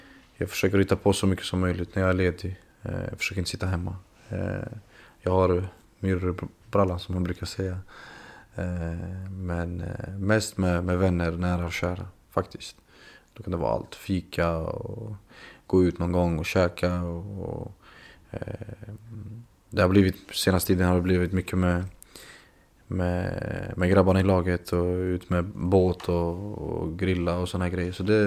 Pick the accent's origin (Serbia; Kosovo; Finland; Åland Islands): Kosovo; now in Sweden; Jag är kosovoalban. Jag är stolt över var jag kommer ifrån.